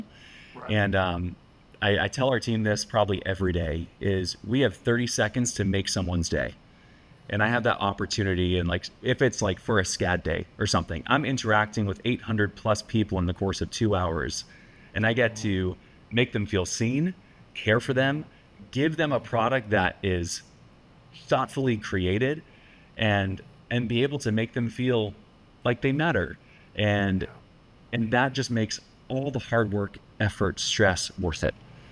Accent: Boston, Massachusetts, United States; I'm originally from Boston, Mass.

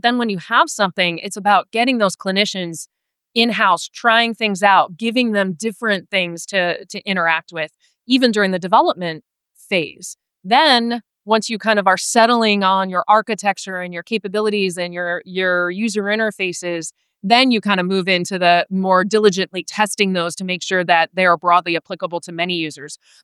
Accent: Midwest, United States; I come from the Midwest. There's a lot of really incredible companies in the Midwest that are in that space.

